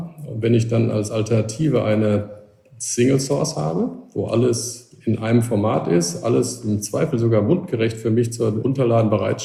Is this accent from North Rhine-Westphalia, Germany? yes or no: yes; North Rhine-Westphalia, Germany; Fangen wir vielleicht mal bei Aachen an. Da habe ich studiert, Produktionstechnik. Aufgewachsen bin ich allerdings auf der Grenze Ruhrpott-Münsterland.